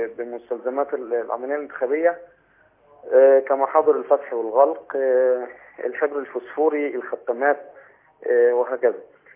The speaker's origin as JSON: {"language": "Arabic", "town": "Tanta", "region": "Gharbia", "country": "Egypt", "said": "عندنا في طنطا الاستاذ مدحت مشعل"}